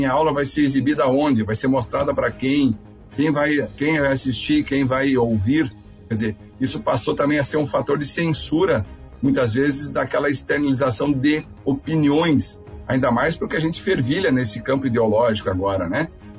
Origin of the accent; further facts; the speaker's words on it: Santa Rosa, Rio Grande do Sul, Brazil; now in Santa Maria, Brazil; o restante da minha vida foi aqui em Santa Maria, desde que cheguei aqui em 89, porque eu sou de Santa Rosense, né? Eu vim de lá e aqui me aquerenciei, casei, tenho família aqui e muitos amigos, então eu me sinto em casa.